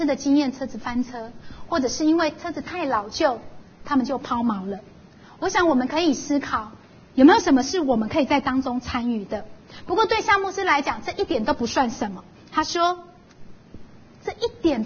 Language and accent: Chinese; Taiwan; 因为这一群泰国的朋友们是来到我们台湾在帮我们台湾人做事